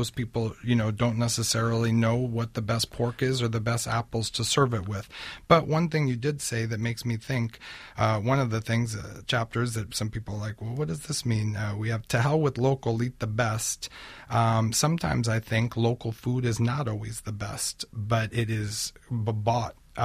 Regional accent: New York City, New York, United States; I grew up in New York City in the 70s.

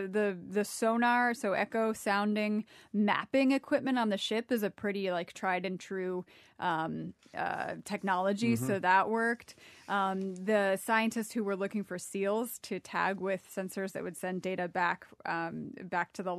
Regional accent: Brazil; English is a second language; or my hometown, which is in a coastal city in Brazil.

